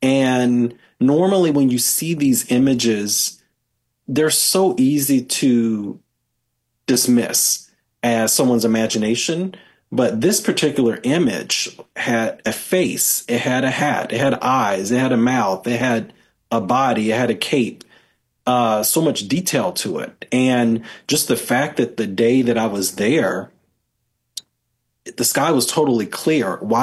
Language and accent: English; Alabama, United States; as a kid growing up in Alabama.